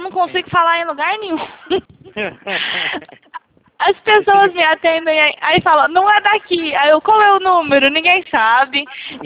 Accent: Franca, São Paulo, Brazil; Franca, São Paulo.

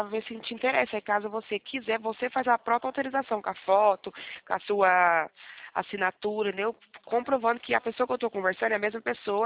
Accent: Presidente Prudente, São Paulo, Brazil; Sou de Presidente Prudente

